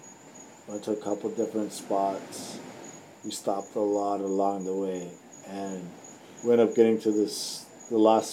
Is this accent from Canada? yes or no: yes; Canada; listen, I'm from Canada. People come from all around the world.